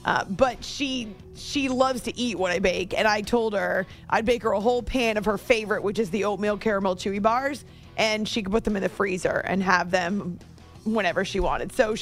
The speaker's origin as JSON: {"language": "English", "region": "New Hampshire", "country": "United States", "tie": "born or raised there", "said": "When I was growing up in New Hampshire, we were on Lake Winnipesaukee and Newfound Lake almost every weekend during the season because we had a ski boat."}